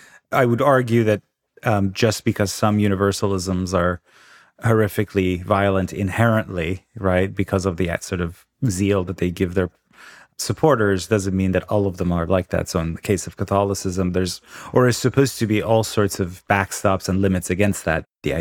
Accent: Iran; English is a second language; Yes, I was born in the Middle East, in the Ayatollah's Iran, where I became an atheist at age 13, 14, in part because, you know, I came from an educated urban upper middle class milieu

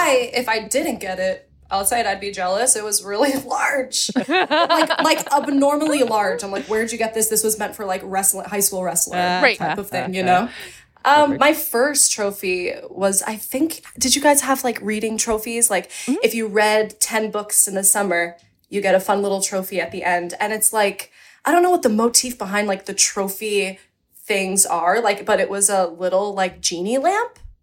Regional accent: New York, United States; And I'm from New York, like, snob.

